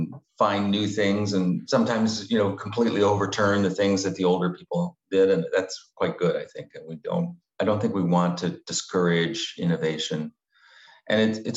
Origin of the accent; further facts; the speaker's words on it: Canada; I'm from Canada.